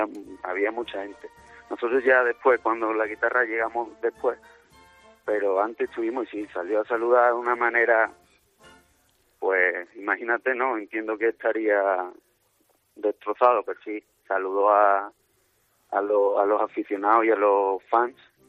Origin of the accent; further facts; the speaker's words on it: La Puebla del Río, Andalusia, Spain; now in Madrid, Spain; Yo aquí en Madrid, ¿tú de dónde eres? De la Puebla. ¿De la Puebla dónde? Yo, sí, del pueblo de Morante.